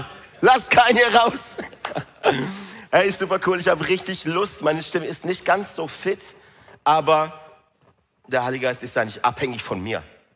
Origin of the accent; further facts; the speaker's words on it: Singen, Baden-Württemberg, Germany; Ich komme ja aus Singen.